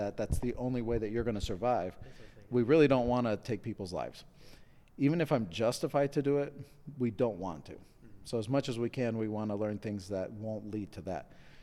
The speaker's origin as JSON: {"language": "English", "country": "Ecuador", "moved": "as an adult", "lives_now": "United States", "said": "My background, I'm actually from Ecuador. So I'm a missionary kid."}